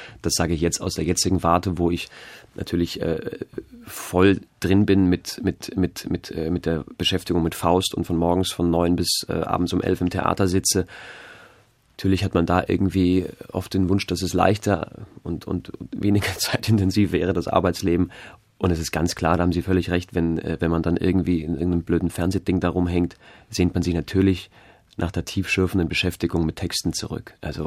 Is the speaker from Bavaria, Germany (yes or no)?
yes; Munich, Bavaria, Germany; moved away as an adult; Ich war sehr froh, als ich damals weg bin aus München, nachdem ich da aufgewachsen bin und Abitur und Schauspielschule und ersten beiden Engagements, war ich sehr froh, dass ich nach Bochum gegangen bin